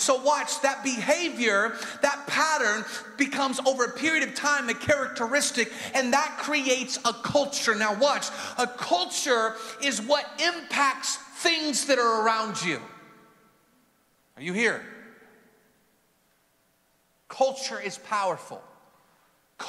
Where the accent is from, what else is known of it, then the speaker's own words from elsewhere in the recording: Seattle, Washington, United States; moved away as an adult; So I grew up in Seattle. I lived there till I was 20 years old. Go Seahawks.